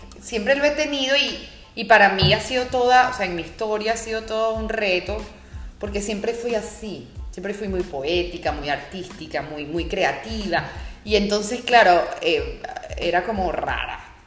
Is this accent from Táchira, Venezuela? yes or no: no; Barquisimeto, Lara, Venezuela; Yo soy de Barquisimeto, mi pueblito lindo.